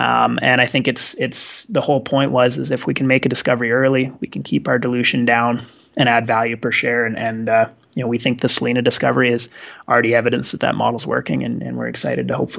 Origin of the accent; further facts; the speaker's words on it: Canada; Sure, I've kind of been all over the place, to be honest. I'm Canadian originally.